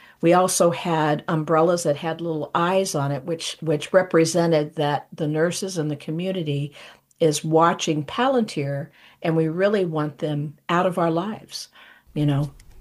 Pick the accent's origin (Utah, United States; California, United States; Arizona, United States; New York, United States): California, United States; Sacramento; I'm from Sacramento, so we took a bus. We took two buses from Sacramento down to Palo Alto